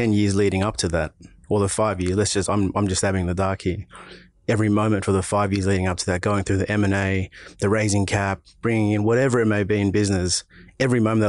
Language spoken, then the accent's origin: English; Sydney, New South Wales, Australia; We're both from Sydney, right?